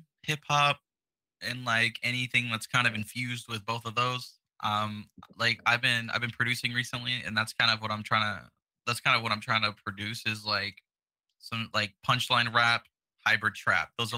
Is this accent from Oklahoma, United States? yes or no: yes; Tulsa, Oklahoma, United States; also born or lived in Wisconsin; I grew up in Tulsa, Oklahoma. I was there. I grew up there until I was around 5 or 6. And then I went to Wisconsin for a couple years and then back to Oklahoma.